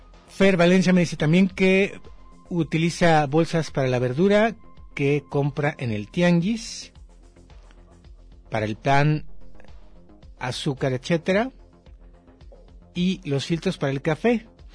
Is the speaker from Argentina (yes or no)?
no; Mexico; porque soy mexicano. Pues sí, pues porque estoy geolocalizado.